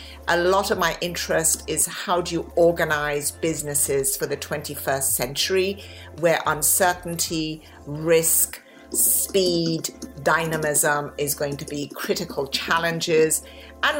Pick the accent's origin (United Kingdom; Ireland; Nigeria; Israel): United Kingdom; England; moved away as an adult; also born or lived in Iran; now in United States; I'm Persian by birth. I grew up in England and finished my education in the UK. And then I came over here to California